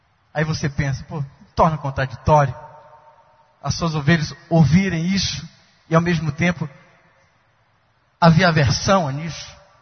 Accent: Fortaleza, Ceará, Brazil; de uma criação dentro da comunidade evangélica, nasci, sou natural do Ceará, de Fortaleza, e tenho um avô pastores e fui muito tempo frequentador, assíduo, feito até membro da Igreja Assembleia de Deus

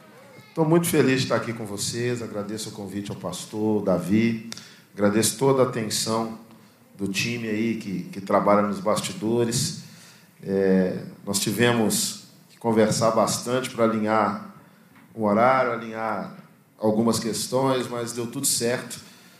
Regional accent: Belo Horizonte, Minas Gerais, Brazil; now in Rio de Janeiro, Brazil; Eu sou de Belo Horizonte, moro no Rio há pouco tempo

